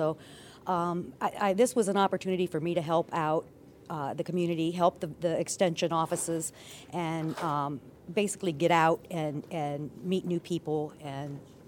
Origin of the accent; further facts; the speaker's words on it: Amelia County, Virginia, United States; I'm from Amelia County